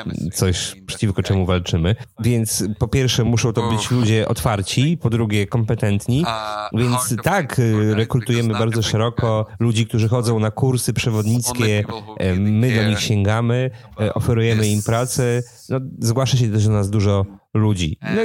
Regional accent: Poznań, Greater Poland Voivodeship, Poland; Jako typowy poznaniak oczywiście od razu pytam o cenę

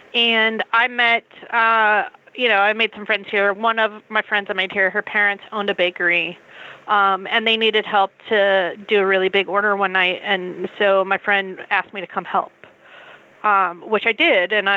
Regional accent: Summerville, South Carolina, United States; But I grew up right outside of Charleston, right outside of the peninsula in a town called Somerville. And my family, we lived right on the water.

